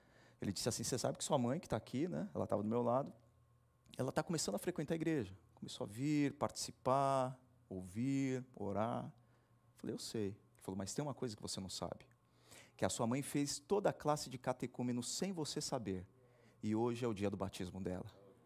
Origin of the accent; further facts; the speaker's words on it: Santos, São Paulo, Brazil; era a inauguração de uma igreja lá em Santos, na minha cidade natal